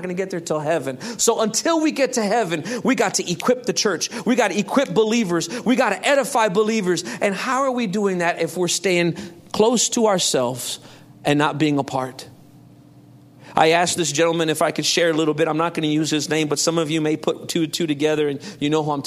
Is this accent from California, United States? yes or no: no; Chicago, Illinois, United States; I was praying for God to send us back to Chicago, back to my hometown, back where my family was, because I missed my family.